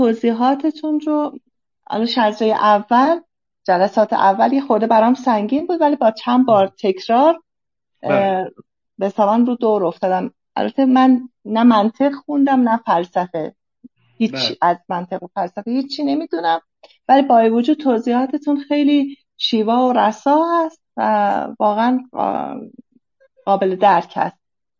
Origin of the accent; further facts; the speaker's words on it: Shiraz, Fars, Iran; من از شیراز.